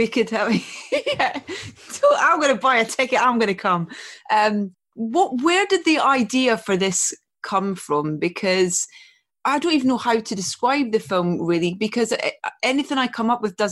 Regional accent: Scotland, United Kingdom; I grew up in Scotland

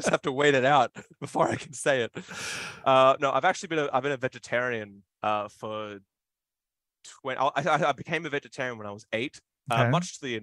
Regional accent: Australia; I don't think I'm very Australian in a lot of ways

